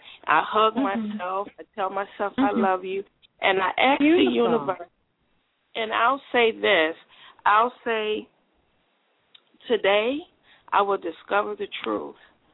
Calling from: Chicago, Illinois, United States; I'm calling from Chicago.

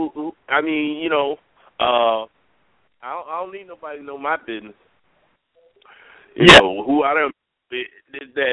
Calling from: Trenton, New Jersey, United States; calling from Trenton, New Jersey.

